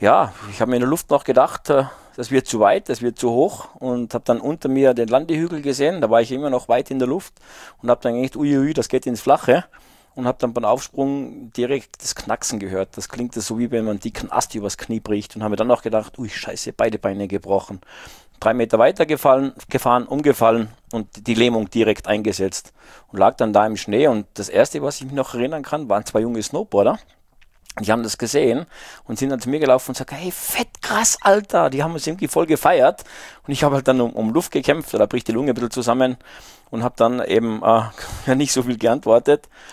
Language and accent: German; Salzburg, Austria; Ja, ich bin halt in den Bergen Salzburgs aufgewachsen